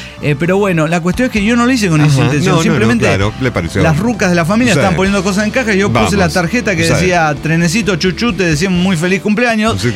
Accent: Silao, Guanajuato, Mexico; Soy el aldeano de Silao.

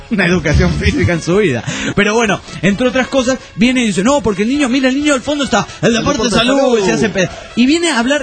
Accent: Bucaramanga, Santander, Colombia; yo cuando era niño también comí huevo de tortuga en mi ciudad natal, Bucaramanga, Colombia.

